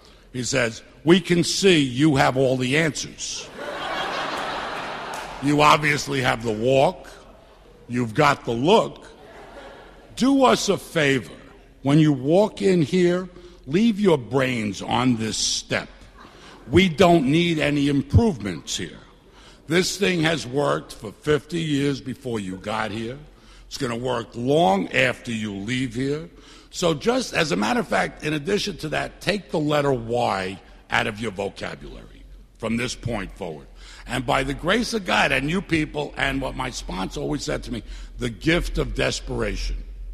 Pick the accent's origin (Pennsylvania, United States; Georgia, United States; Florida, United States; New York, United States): New York, United States; Bayside; I'm from Bayside, Queens.